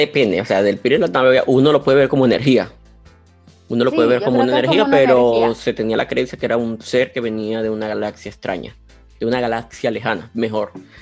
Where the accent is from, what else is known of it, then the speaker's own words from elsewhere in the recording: Barinas, Venezuela; nosotros en Venezuela solíamos, como yo me crié en Barinas y tiene mucha influencia andina la ciudad